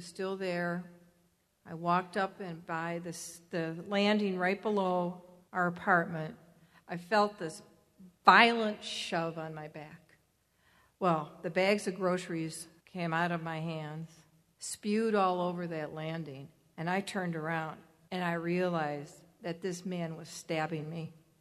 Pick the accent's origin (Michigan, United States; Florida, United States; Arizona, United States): Michigan, United States; Detroit; I want you all to know that I was born and raised here in Detroit. And being a Detroiter means that you're strong